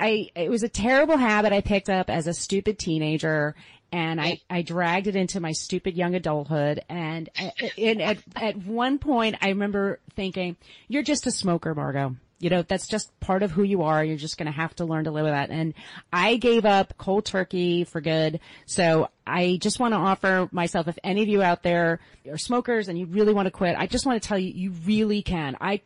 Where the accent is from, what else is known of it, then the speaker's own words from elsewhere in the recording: California, United States; I'm actually from the Bay Area, and I used to listen to him on KFOG in the mornings